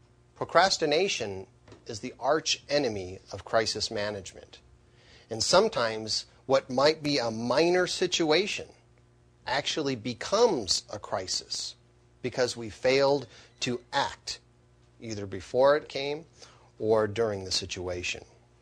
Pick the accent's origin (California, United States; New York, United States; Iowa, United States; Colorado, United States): California, United States; You know, I grew up in California, and I experienced several earthquakes in my life, some of them very large earthquakes.